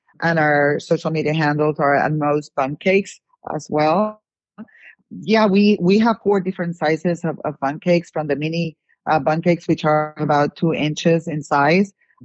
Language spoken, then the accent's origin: English; Puerto Rico; now in Miami, United States; I'm from Puerto Rico, so we're in Miami